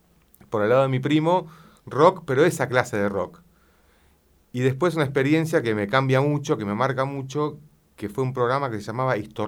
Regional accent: Martínez, Buenos Aires Province, Argentina; zona norte, Martínez.

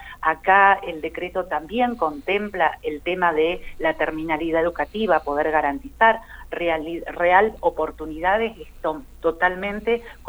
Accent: Salta, Argentina; moved away as an adult; now in Buenos Aires, Argentina; cuando me vine de Salta a Buenos Aires

